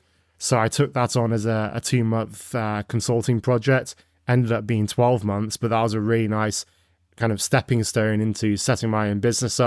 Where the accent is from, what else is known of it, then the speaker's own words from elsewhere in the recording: Nottingham, East Midlands, United Kingdom; moved away as an adult; now in Canada; Yeah, so originally from Nottingham in the UK. So I was born and raised there. And I've been in North America for the past 10 and a half years, 11 years now. Came here in end of 2013.